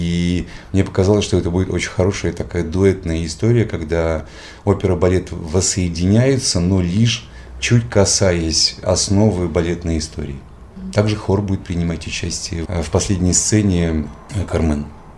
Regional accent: Pinsk, Brest Region, Belarus; born there; Вроде как бы я из Мариинского театра, но вроде как бы родился в Беларуси, в Пинске

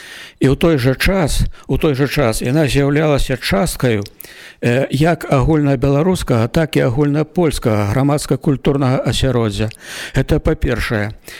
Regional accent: Minsk Region, Belarus; born there; Да, я нарадзіўся ў Любанскім раёне на Мінчыне

